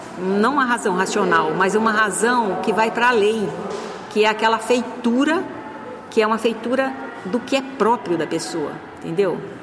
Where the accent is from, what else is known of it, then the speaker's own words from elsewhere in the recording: Brazil; E tudo isso é ser, é como a gente é brasileiro.